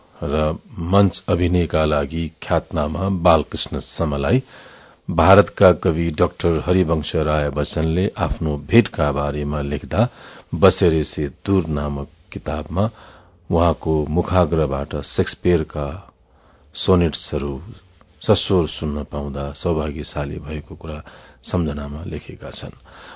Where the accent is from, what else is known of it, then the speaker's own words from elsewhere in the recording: Dehradun, Uttarakhand, India; also born or lived in Syangja, Nepal; स्याङ्जामा जन्मेर देहरादूनमा हुर्किए पनि